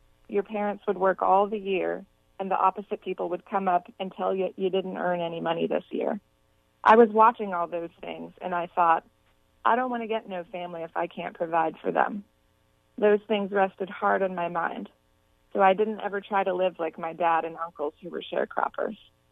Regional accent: Florida, United States; My home state is home to one of the largest farm worker coalitions, the Coalition of Immokalee Workers, who have been running a great campaign.

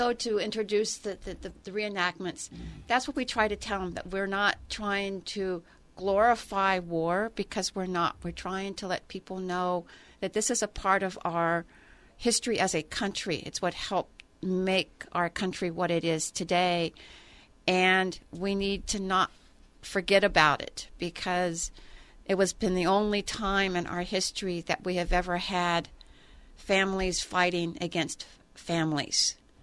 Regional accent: Ohio, United States; I grew up in Ohio, and so it was like that was part of it.

